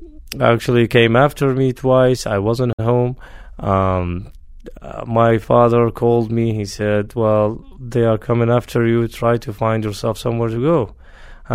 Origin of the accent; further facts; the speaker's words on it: Iraq; born there; English is a second language; I was born in Iraq in 1966, had my bachelor degree in Mosul University in 1989.